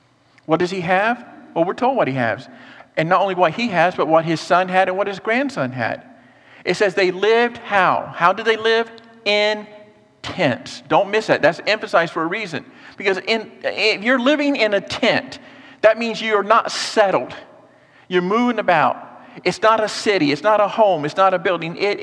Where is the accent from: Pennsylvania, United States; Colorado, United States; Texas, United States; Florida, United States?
Florida, United States; I was raised right here in Florida.